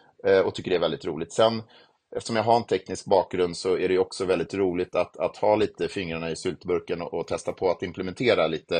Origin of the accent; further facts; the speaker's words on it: Sweden; Det var 54 personer från hela världen då. Jag var den enda från Sverige i den här kursen då.